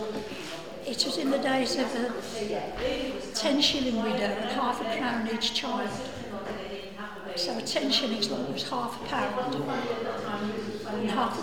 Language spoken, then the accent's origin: English; England, United Kingdom; I must say British, not English, mustn't I, although I am English.